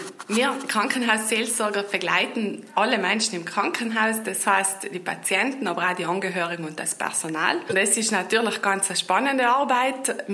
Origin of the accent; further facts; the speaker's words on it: Kurtatsch, Trentino-Alto Adige, Italy; ich bin aus Kurtatsch, bin 35 Jahre alt